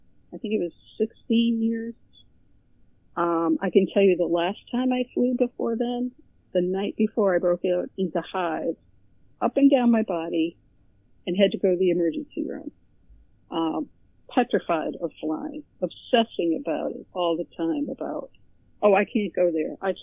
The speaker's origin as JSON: {"language": "English", "town": "Boston", "region": "Massachusetts", "country": "United States", "said": "I'm 60. I'm from the Boston area."}